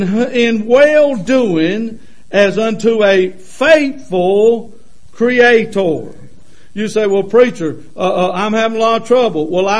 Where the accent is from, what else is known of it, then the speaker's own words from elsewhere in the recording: Lancaster, South Carolina, United States; Now, I'm from Lancaster, South Carolina. I was educated in South Carolina.